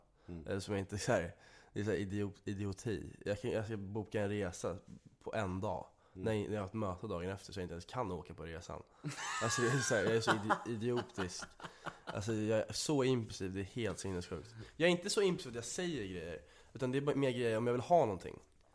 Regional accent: United Kingdom; also born or lived in Sweden / Scotland; Jag är född i Sverige och sen flyttade till England och bodde där tills jag var 7-8 kanske. Eller i Skottland och England. Bodde jag.

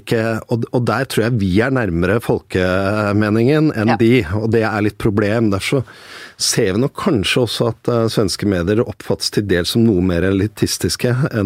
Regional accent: Oslo, Norway; 500 meter fra der jeg vokste opp, men den delen Høybråten var liksom et gammelt sånn villastrøk, arbeidestrøk, veldig mye jernbanefolk som bodde

